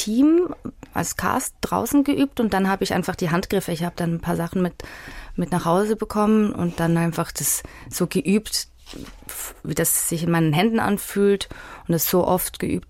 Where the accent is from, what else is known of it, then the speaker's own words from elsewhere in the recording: Basel, Basel-Stadt, Switzerland; moved away as an adult; also born or lived in Vienna; Und dann bin ich mit 18 nach Wien